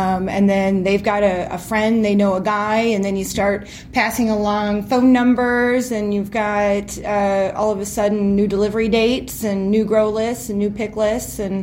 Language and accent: English; St. Louis, Missouri, United States; So I'm originally from St. Louis. We've been Midwesterners for a long time.